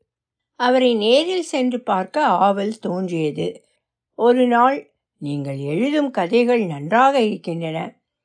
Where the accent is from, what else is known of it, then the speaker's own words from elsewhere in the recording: Cheruppalur, Tamil Nadu, India; also born or lived in Eethavilai; கன்னியாகுமரி மாவட்டத்தில் உள்ள ஈத்தவிளை என்ற சிறு விவசாய கிராமத்தில் 1955 பிறந்தேன். என் தந்தை தமிழ்நாடு பொதுப்பணித்துறையில் பணி செய்தார். அப்போது செருப்பாலூர் என்ற ஊரில் வசித்தோம்.